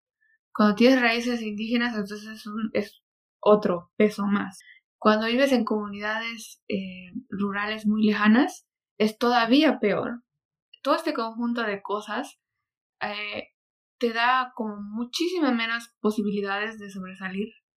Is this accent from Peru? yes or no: no; Mexico; Yo quiero decir que como mexicana es bien complicado vivir en un país latino y ser mujer